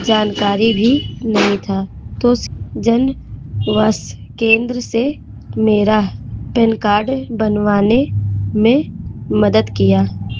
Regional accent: Balrampur, Uttar Pradesh, India; मैं हरैया सतघरवा बलरामपुर की रहने वाली हूँ।

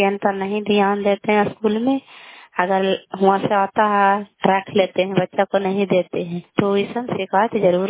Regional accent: Nalanda, Bihar, India; घर कल्याणपुर बाली, बेलछी पंचायत, प्रखंड चंडी, जिला नालंदा का निवासी हूँ।

